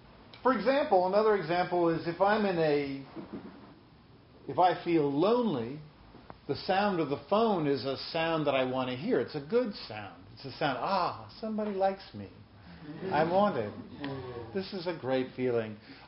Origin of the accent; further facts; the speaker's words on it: New York, United States; For example, I grew up here in New York.